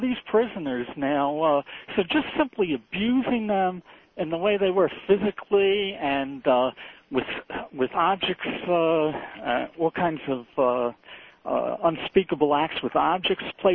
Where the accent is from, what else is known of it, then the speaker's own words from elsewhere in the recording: Long Island, New York, United States; I'm not from Brooklyn. I'm from Long Island.